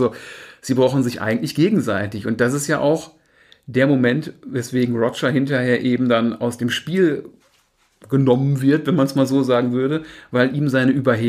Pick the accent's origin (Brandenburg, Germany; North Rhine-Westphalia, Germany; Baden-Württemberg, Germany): North Rhine-Westphalia, Germany; Also hier im Pott, wo ich herkomme, da hat man auch gesagt, Bier ist gesund